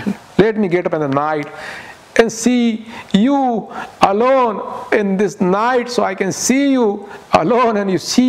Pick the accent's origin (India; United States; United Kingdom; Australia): India; You know, I'm from India.